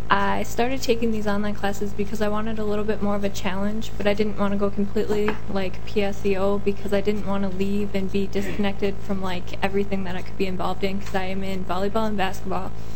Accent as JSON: {"language": "English", "town": "Los Acres", "region": "Minnesota", "country": "United States", "said": "I come from Los Acres, Minnesota. I live on a small dairy farm, and I'm the oldest of four children"}